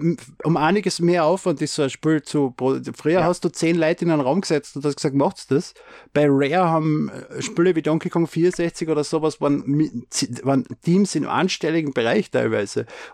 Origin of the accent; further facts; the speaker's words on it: Austria; Ich bin Österreicher. Ich darf sowieso sagen, was ich will.